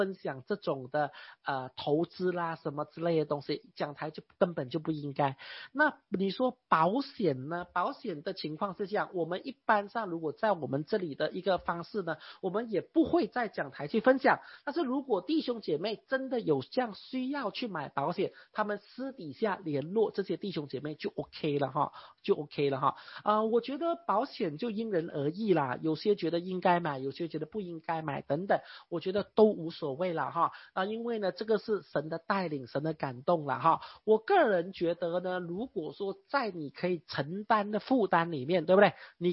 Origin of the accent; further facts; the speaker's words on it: China; 所以呢身为中国人我们要有自信啊